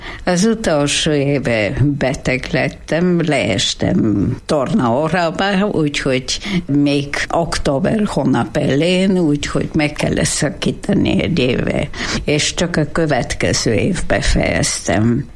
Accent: Ruse, Ruse Province, Bulgaria; Hungarian is a second language; moved away as an adult; now in Hungary; Bulgáriában születtem, Rusze városban, a Dunaparton szembe, ahol most van híd Románia és Bulgária között.

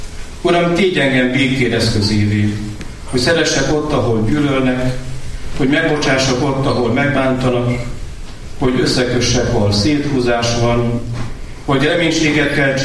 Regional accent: Hungary; amikor megtudta, hogy Magyarországról jöttünk

